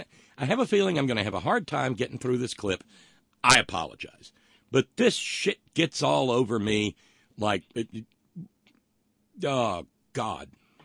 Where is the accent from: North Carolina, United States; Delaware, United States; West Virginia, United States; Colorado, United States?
West Virginia, United States; You know, oddly enough, I come from West Virginia more than Joe Manchin comes from West Virginia.